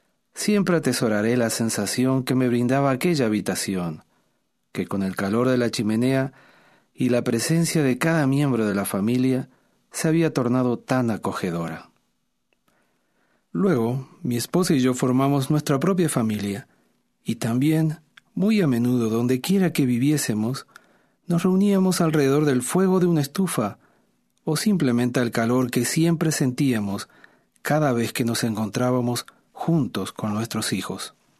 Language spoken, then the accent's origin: Spanish; Minas, Lavalleja, Uruguay; En Minas, mi ciudad natal en Uruguay, durante el invierno hace mucho frío.